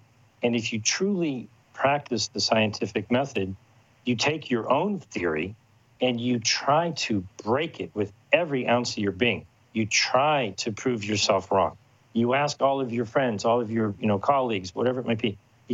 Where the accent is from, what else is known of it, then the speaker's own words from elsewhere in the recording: Ohio, United States; now in California, United States; Now, I grew up in Ohio. I live in California now. But I was in Ohio when we were having this class.